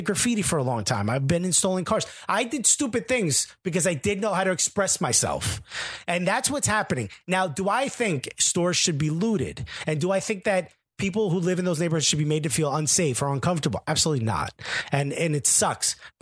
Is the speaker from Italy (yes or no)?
no; Newark, New Jersey, United States; You know, the neighborhood I grew up in the North Ward could have been burned to the ground and nobody would have given a shit.